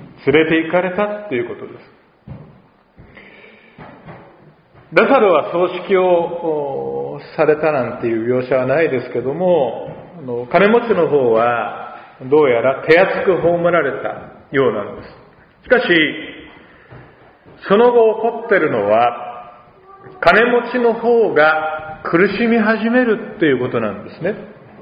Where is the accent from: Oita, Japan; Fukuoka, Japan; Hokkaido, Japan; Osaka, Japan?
Oita, Japan; 私大分出身なんですけど、大分育ち、別府湾ですね